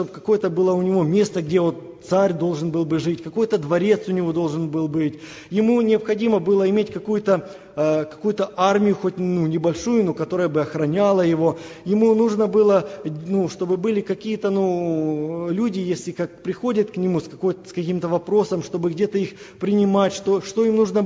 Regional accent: Ukraine; moved away; когда я приехал из Украины

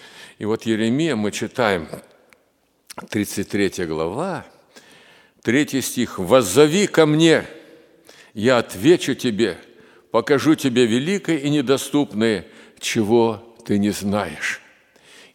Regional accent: Zaporizhzhia, Zaporizhzhia Oblast, Ukraine; born there; И вот я родился в Запорожье до войны.

